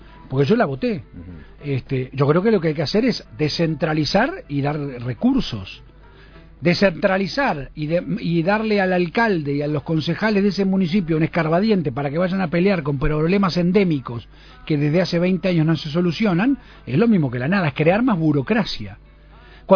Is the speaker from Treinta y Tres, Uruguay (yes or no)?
no; Montevideo, Uruguay; yo creo que los montevideanos somos más uruguayos que montevideanos